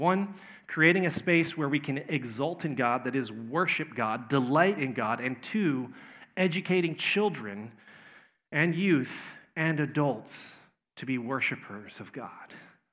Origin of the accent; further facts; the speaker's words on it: Texas, United States; accent: Texas; No, once again, maybe my Texas accent is blurring that A a little bit.